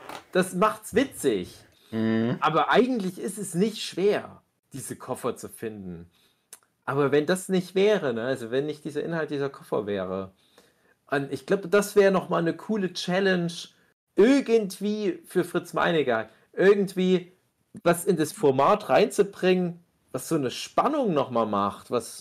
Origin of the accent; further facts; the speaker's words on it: Saxony, Germany; Das ist gar nicht so weit weg von meiner Heimat, so im Erzgebirge.